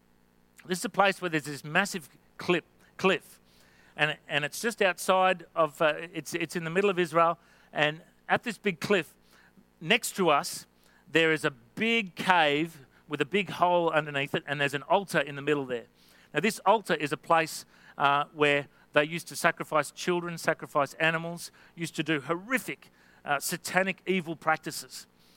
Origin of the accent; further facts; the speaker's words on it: Australia; I'm from Australia, can I do an interview?